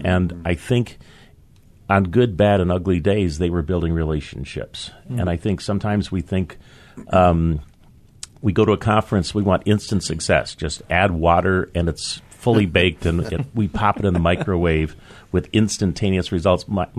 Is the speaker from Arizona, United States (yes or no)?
no; Binghamton, New York, United States; I was born in Binghamton, so part of this greater New York State area. Grew up in a farm, a rural kid